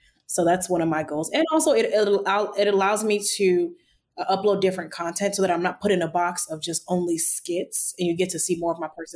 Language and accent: English; Nigeria; accent: Nigerian; usually my brain just automatically knows to switch to my Nigerian accent